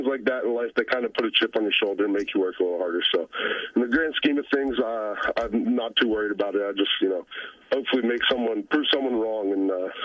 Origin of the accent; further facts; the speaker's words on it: Maryland, United States; also born or lived in Virginia; Yeah, the D.C. area. I grew up in Maryland. I was born and raised in Maryland and lived in Virginia the last 10 to 12 years.